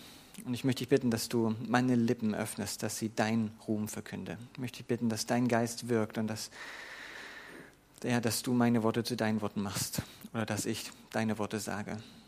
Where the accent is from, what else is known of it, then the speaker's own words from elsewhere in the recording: Thuringia, Germany; komme aus Thüringen, mein Heimatdorf, wo ich herkomme, das hat 112 Einwohner, 111, ich bin nicht mehr da. 800 Meter über